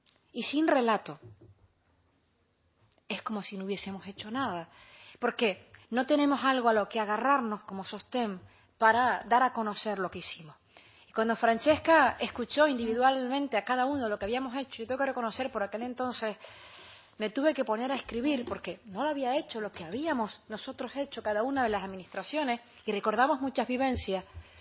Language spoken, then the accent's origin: Spanish; Canary Islands, Spain; mi comunidad autónoma, en que mi tierra, en que Canarias